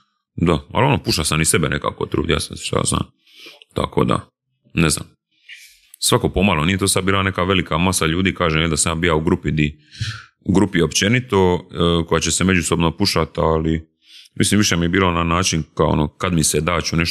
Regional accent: Split, Split-Dalmatia County, Croatia; Gdje sam došao iz Splita za Zagreb

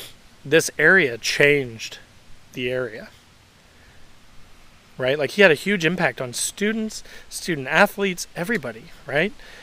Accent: Indiana, United States; from growing up in Southern Indiana, from spending, you know, weekend after weekend after weekend with my friends in the woods, going camping, exploring, finding quarries

